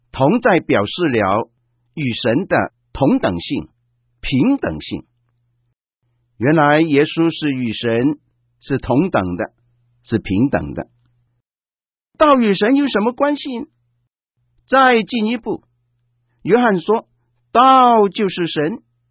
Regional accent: China; 道这个字是我们中国人都非常熟悉的一个讲法

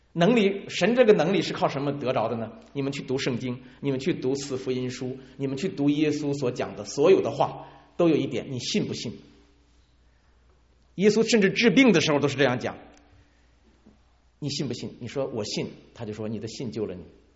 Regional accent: China; 中国人所有的落后、所有的屈辱、所有的挨打都归到外国人头上去，我们中国人老是检讨来检讨去

